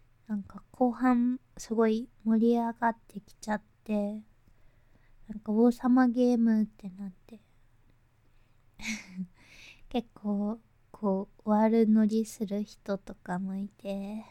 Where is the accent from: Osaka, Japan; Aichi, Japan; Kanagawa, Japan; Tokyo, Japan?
Tokyo, Japan; 出身は東京都です。